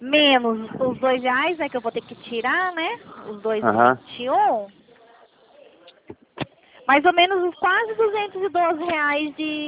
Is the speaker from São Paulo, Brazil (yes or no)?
yes; Limeira, São Paulo, Brazil; Eu sou do interior de São Paulo.